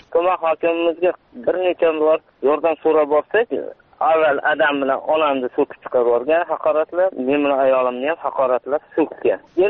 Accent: Raqqon, Fergana Region, Uzbekistan; born there; Farg'ona viloyati Beshariq tumani Raqqon qishlog'i Qo'rg'onda tug'ilganman.

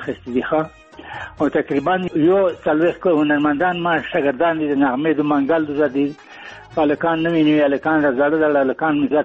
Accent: Khost, Afghanistan; born there; زه د خوست ولایت یم چې نوی کلي کې زیږیدلی یم یعنی شور ولسوالۍ

